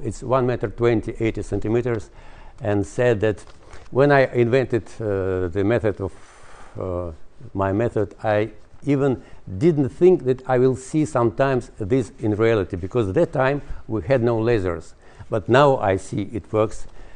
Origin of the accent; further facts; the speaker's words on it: Saint Petersburg, Russia; I am from St. Petersburg.